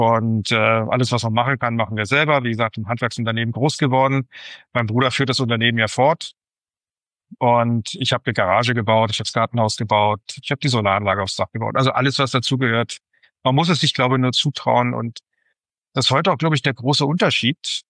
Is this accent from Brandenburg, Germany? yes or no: yes; Potsdam, Brandenburg, Germany; Ich bin im Osten aufgewachsen, sozusagen in dem Staat, den es nicht mehr gibt, der ehemaligen DDR, hier in Potsdam. Ganz normales Familienhaus, wie es halt so ist. Als ich 13 war, ist die Mauer gefallen.